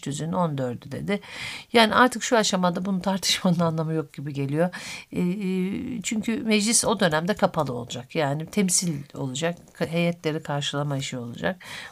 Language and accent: Turkish; Ankara, Turkey; Bir Ankaralı olarak söylüyorum.